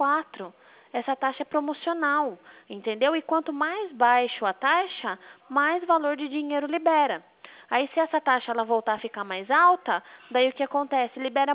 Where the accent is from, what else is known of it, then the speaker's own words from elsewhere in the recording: Itapetininga, São Paulo, Brazil; Na verdade, eu sou de Itapetininga.